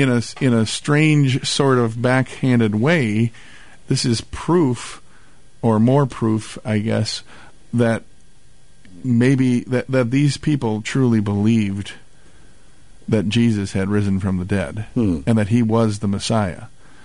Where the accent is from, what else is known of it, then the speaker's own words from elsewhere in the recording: Wisconsin, United States; Well, I'm from Wisconsin, yeah, but, same, you know, yeah, close, same, close enough.